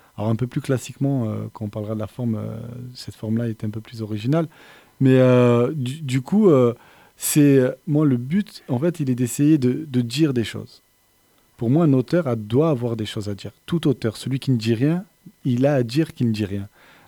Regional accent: Montpellier, Occitanie, France; Moi, j'ai grandi à La Paillade, ici, à Montpellier

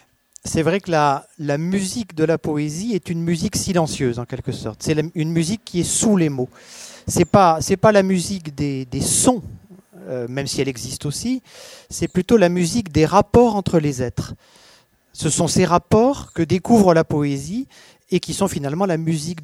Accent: northern France, France; also born or lived in Haute-Savoie; Alors, je suis né en Haute-Savoie, mais j'ai passé ma jeunesse dans le nord de la France, effectivement.

